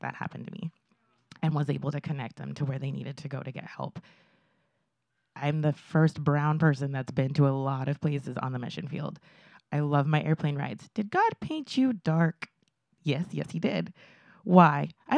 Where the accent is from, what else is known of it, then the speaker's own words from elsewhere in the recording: California, United States; And I was from Southern California. And I didn't speak Spanish. So I did not fit where I was growing up.